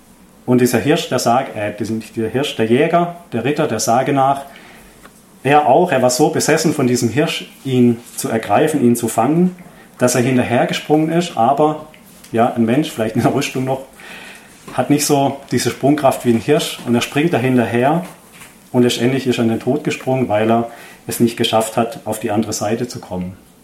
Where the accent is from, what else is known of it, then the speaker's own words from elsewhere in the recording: Baden-Württemberg, Germany; ich komme ja aus der Nähe von Freiburg